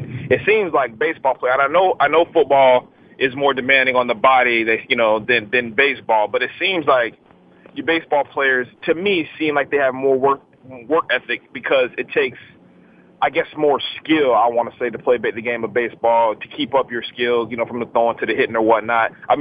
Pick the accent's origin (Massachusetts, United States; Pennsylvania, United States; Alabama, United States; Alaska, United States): Alabama, United States; Selma; I grew up in Selma, so I didn't really